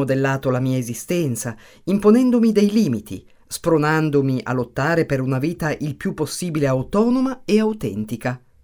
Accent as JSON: {"language": "Italian", "town": "Mendrisio", "region": "Ticino", "country": "Switzerland", "tie": "born there", "said": "Sono nata a Mendrisio nel 1965"}